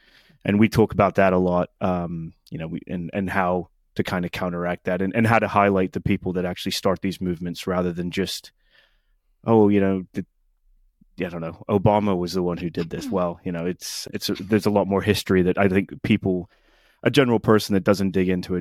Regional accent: England, United Kingdom; moved away; Despite what Nick said, I think I've lost my accent. So I am originally from England.

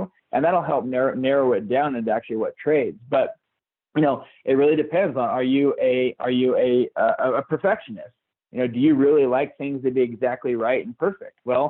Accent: California, United States; both of us being from the West Coast, Josh being a born and raised Nevadan, I'm from Southern California.

